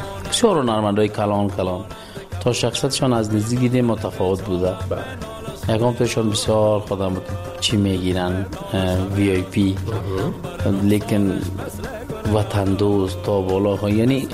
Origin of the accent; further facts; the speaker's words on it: Kabul, Afghanistan; born there; من زاده کابل هستم، متولد کابل، کابل جان.